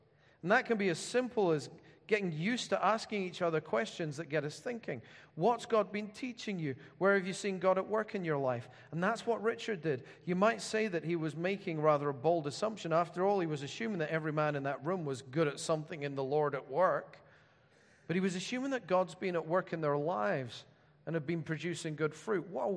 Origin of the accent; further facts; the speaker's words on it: South of England, United Kingdom; Still, we're English, and then he says, mostly. We're men, we're from the south of England, we're Christians.